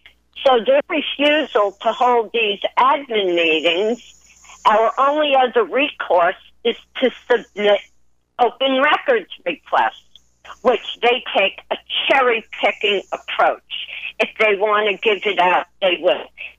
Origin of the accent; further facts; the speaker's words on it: Brooklyn, New York, United States; Gary keeps forgetting, I'm an Italian from Brooklyn, and we don't back down.